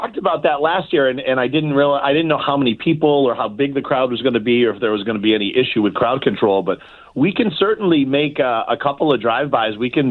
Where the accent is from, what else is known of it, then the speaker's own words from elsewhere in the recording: Walpole, Massachusetts, United States; The Santa parade that I normally do in my hometown of Walpole is 10 in the morning.